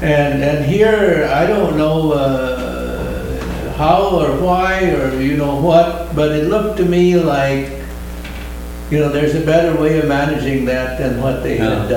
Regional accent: Midwest, United States; I was out to Seattle a few years ago, and as a Midwesterner

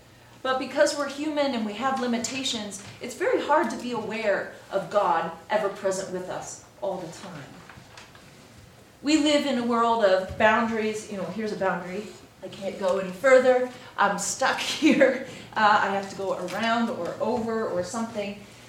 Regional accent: East Coast, United States; I'm from the East Coast, we go way back.

